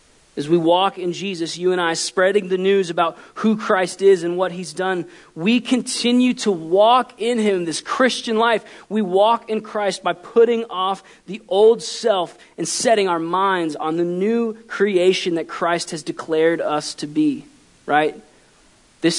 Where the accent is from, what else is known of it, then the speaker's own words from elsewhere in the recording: Waterford, Florida, United States; I told the story of how when Terry and I grew up in Waterford.